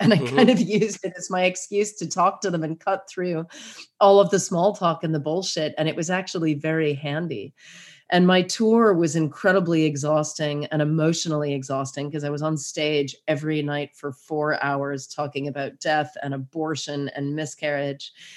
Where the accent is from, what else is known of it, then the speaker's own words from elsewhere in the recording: United States; I am really, really lucky, especially as an American and especially as a parent of a small child. I am really lucky I wound up here.